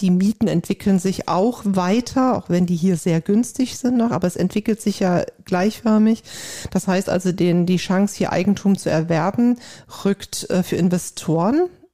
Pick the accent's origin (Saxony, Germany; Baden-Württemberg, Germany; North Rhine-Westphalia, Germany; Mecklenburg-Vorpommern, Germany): Saxony, Germany; Leipzig; mein Herz ist in meiner Heimatstadt Leipzig. Die liebe ich. Ich bin sehr heimatverbunden